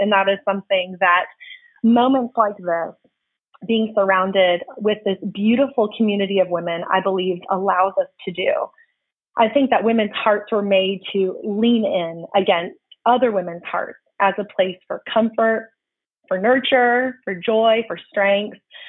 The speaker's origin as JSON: {"language": "English", "region": "Florida", "country": "United States", "tie": "born or raised there", "lives_now": "Oklahoma, United States", "said": "But I was born and raised in Florida. I'm a Floridian at heart."}